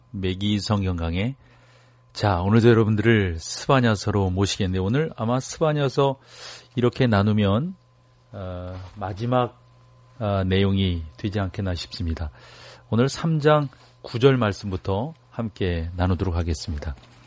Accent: Suwon, Gyeonggi Province, South Korea; 저는 뭐 여러분들이 들으셔서 알겠지만 표준어를 사용한다고 생각하는데요. 저는 경기도가 제 고향이니까요. 수원이 고향이니까

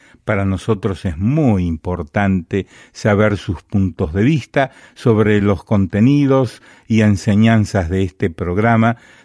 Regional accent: Peru; now in Argentina; Yo soy del Perú, radico en este país, Argentina.

